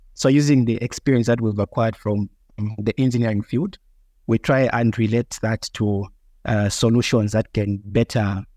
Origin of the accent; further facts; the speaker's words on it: Zambia; I'm a biomedical engineering technologist, and I'm from Zambia.